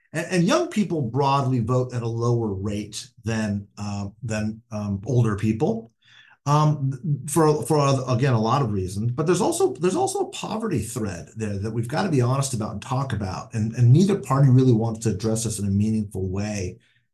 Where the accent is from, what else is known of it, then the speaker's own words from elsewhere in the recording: California, United States; I grew up in Southern California, Mexican-American kid in a Democratic home, which is very typical, sort of your traditional ethnic Catholic, working class home.